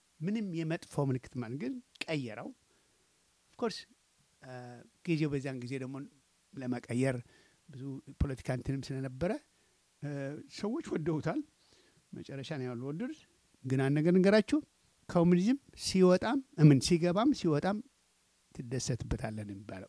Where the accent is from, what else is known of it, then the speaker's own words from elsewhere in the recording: Tigray, Ethiopia; ፒውር ዘር የለንም እኔ አሁን የትግራይ ተወላጅ ነኝ